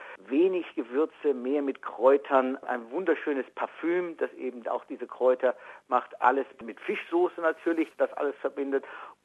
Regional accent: Würzburg, Bavaria, Germany; Ich bin in Würzburg geboren, also in Franken, Nordbayern. Schöner Ort, Barockarchitektur, guter Wein. Und da bin ich aufgewachsen, bin zur Schule gegangen, habe die Universität angefangen, ein bisschen in München studiert

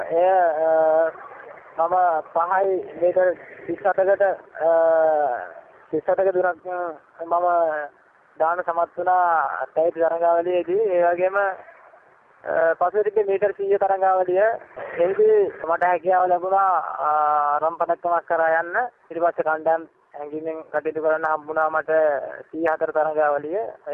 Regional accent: Ampara, Eastern Province, Sri Lanka; මගේ ගම තමයි ඉපදුනේ අම්පාර දිස්ත්‍රික්කයේ.

